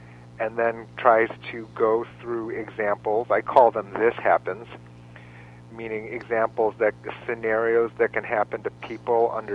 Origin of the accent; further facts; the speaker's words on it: Michigan, United States; I grew up in Michigan, and you see the city of Detroit having to face no other choice